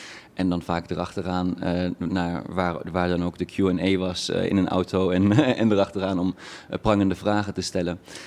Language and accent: Dutch; Iran; now in Netherlands; Ik kom uit Iran inderdaad.